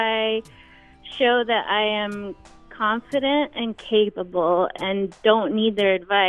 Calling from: Joshua Tree, California, United States; Joshua Tree.

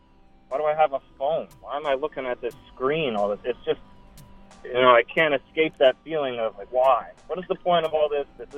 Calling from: Staten Island, New York, United States; Staten Island.

